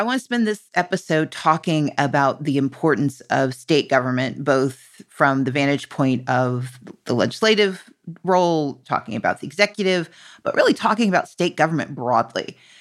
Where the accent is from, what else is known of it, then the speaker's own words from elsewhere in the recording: Mississippi, United States; also born or lived in Georgia; I'm from Georgia, grew up in Mississippi.